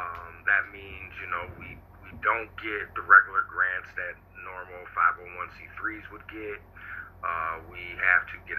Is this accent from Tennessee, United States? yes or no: no; Elmira, New York, United States; now in Olean, United States; Well, I grew up in Elmira, New York, and since most of my family was here in Olean, I would spend my vacations and my summers all out here.